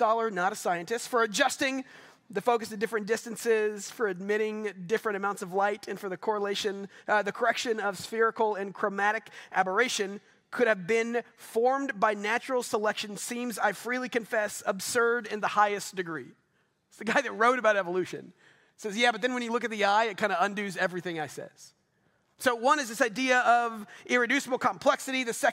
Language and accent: English; Double Oak, Texas, United States; Because I grew up in Double Oak. Just got to say that, you know what I mean? And there's not a whole lot around here that compares to that.